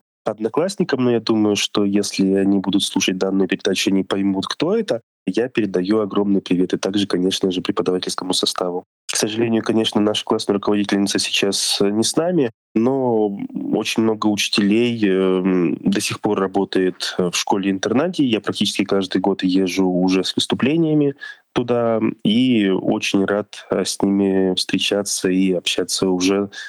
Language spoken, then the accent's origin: Russian; Astana, Kazakhstan; now in Russia; Я родом из Казахстана, из города Астана. Я приехал в Россию в 2002 году и учился в специализированной школе-интернате для слепых и слабовидящих детей.